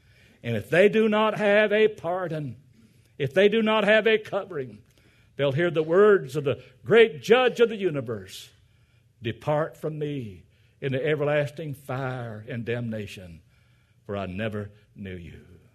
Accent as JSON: {"language": "English", "region": "Arkansas", "country": "United States", "tie": "born there", "said": "You see, I was born in Arkansas. And Arkansas is not one of the most important notable states of the Union."}